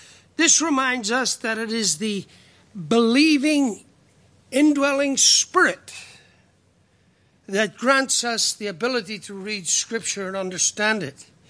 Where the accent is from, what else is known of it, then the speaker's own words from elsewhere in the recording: Ireland; I'm Irish. I'm simple. I can live with that.